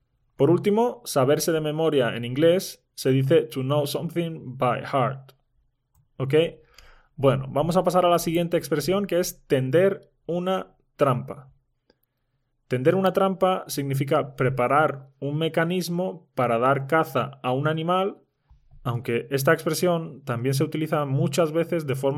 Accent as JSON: {"language": "Spanish", "country": "Spain", "tie": "born or raised there", "first_language": "Spanish", "said": "ya sabéis que soy nativo de España"}